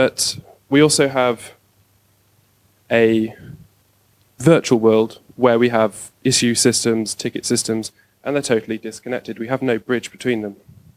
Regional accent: London, United Kingdom; So I'm from London, and contactless is massive in London.

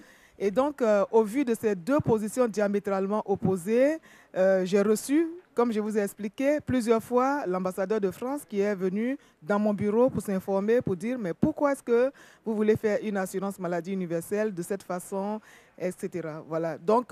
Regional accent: Côte d’Ivoire; Je viens de la Côte d'Ivoire

